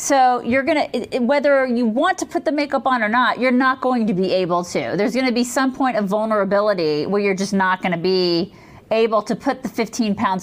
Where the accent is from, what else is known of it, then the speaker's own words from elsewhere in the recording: Southern US, United States; And I understand because I grew up in the South and it's like hair and makeup and nails are like a big deal.